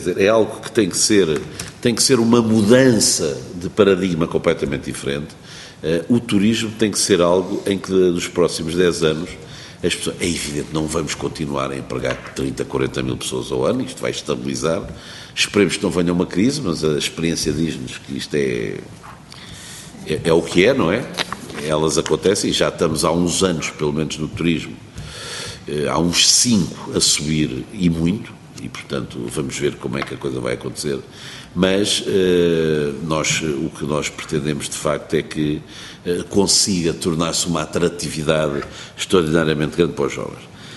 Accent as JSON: {"language": "Portuguese", "country": "Portugal", "said": "eu como português"}